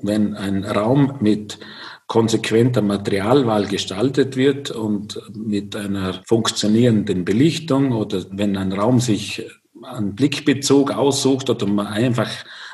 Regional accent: Vorarlberg, Austria; Natürlich ist es bei uns im Bregenzerwald der Hauptrohstoff, den wir verbauen.

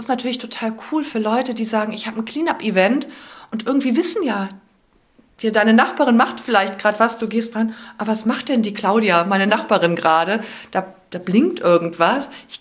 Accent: Cologne, North Rhine-Westphalia, Germany; gerade als Kölnerin

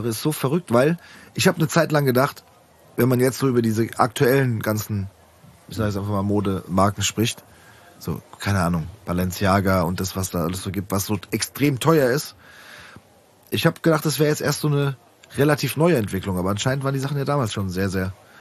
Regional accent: Frankfurt, Hesse, Germany; weil ich bin in Rödelheim groß geworden, wir hatten den Sporthöfle.

